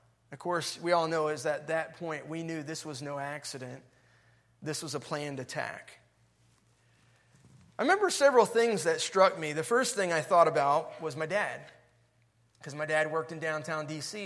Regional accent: Chantilly, Virginia, United States; I grew up here in the Washington, D.C. area, grew up in Chantilly.

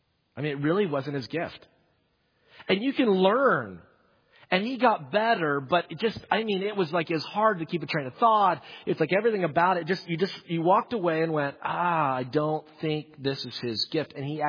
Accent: Greenville, United States; Okay, I'm from Greenville, so I can say this too.

